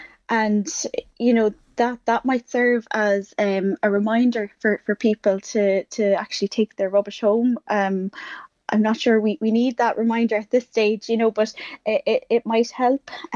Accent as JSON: {"language": "English", "town": "Dungarvan", "region": "Munster", "country": "Ireland", "said": "I'm from West Waterford."}